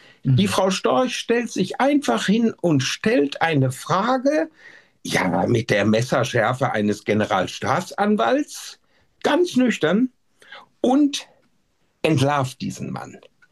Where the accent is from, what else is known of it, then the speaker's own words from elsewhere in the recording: Switzerland; als Schweizer